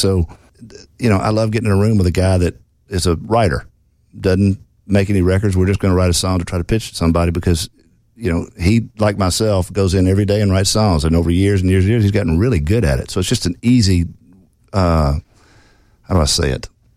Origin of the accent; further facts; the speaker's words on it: Memphis, Tennessee, United States; now in Nashville, United States; I grew up in Memphis, and there's some whack jobs down there. But when I came to Nashville and got on Music Row, you know, you had everybody.